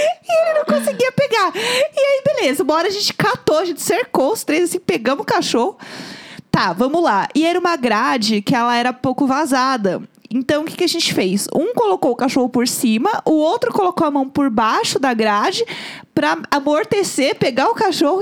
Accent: São Paulo, Brazil; E, né, a gente é de São Paulo, mora aqui

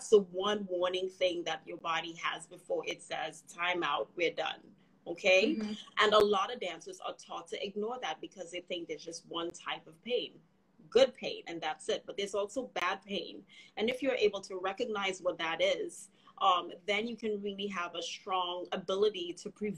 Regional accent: Trinidad & Tobago; now in United States; Again, I grew up in Trinidad and Tobago

